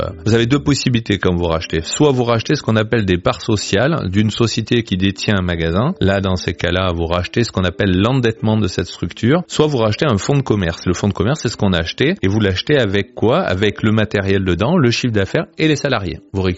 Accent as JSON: {"language": "French", "region": "Nouvelle-Aquitaine", "country": "France", "said": "Alors, nous on est de Dordogne à la base, hein"}